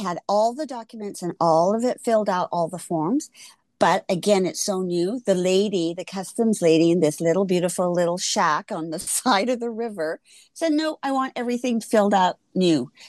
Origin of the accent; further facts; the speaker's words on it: Canada; As a Canadian, I didn't need the visa for the Gambia, but I did need it for Ghana.